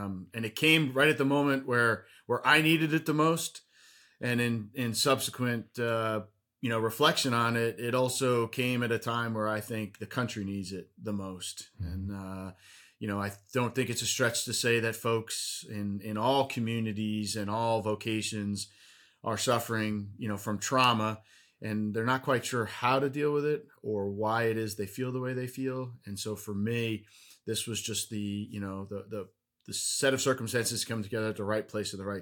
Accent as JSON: {"language": "English", "region": "New Jersey", "country": "United States", "tie": "born or raised there", "moved": "as an adult", "said": "So I originally hailed from the great state of New Jersey, born, raised, and educated there. Got out as quickly as I could, not because New Jersey was bad"}